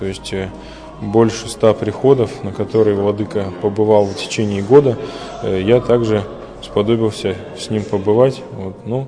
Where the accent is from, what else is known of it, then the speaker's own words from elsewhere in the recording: Bishkek, Kyrgyzstan; Я родился в Киргизии, в городе Бишкек, вырос там же, окончил школу, закончил профлицей, столяр-краснодеревщик, работал в столярной мастерской